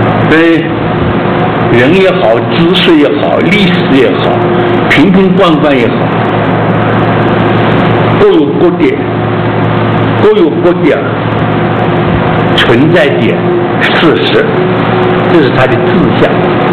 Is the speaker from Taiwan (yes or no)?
yes; Taiwan; 就是拿我们台湾人的话讲，爱现自己